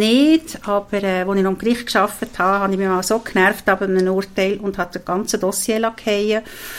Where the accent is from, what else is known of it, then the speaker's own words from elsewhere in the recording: Kerzers, Fribourg, Switzerland; ich komme aus Kerzes und besuche jetzt euch im Rahmen der Projektwoche